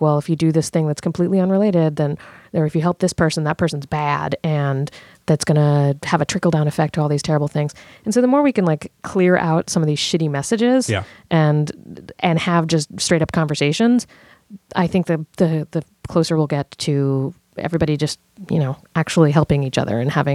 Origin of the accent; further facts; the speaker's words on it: Virginia, United States; I mean, I'm from Virginia, which is technically the South, but usually to people in the South, they're like, not right. really. But it was the capital of the Confederacy.